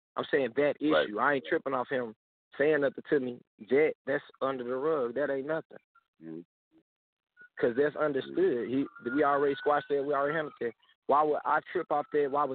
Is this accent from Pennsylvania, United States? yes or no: no; St. Louis, Missouri, United States; I mean, I'm from St. Louis, so as far as media, I already, you know, like I'm used to it.